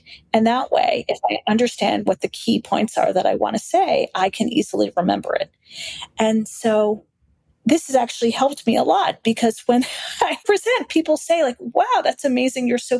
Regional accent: Philadelphia, Pennsylvania, United States; But I grew up in Philadelphia, and I still have the local radio station app from Philadelphia because I still think it's the best radio station.

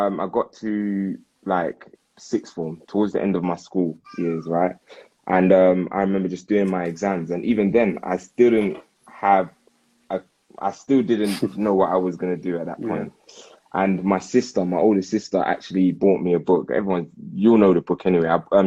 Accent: Clapham, London, United Kingdom; Growing up, you know, I'm from Crapham Junction.

